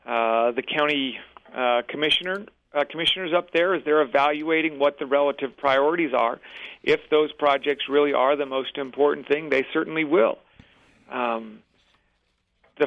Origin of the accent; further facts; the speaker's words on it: Pennsylvania, United States; I recall growing up in Pennsylvania, we would go down to Maryland to buy clothes